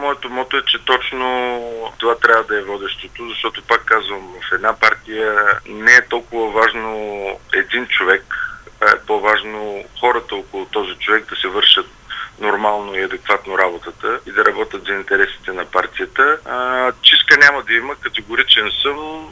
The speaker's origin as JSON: {"language": "Bulgarian", "town": "Dimitrovgrad", "region": "Haskovo Province", "country": "Bulgaria", "tie": "born or raised there", "said": "Дали родния ми град Димитровград или това партията да се развива пълноценно в област Хасково."}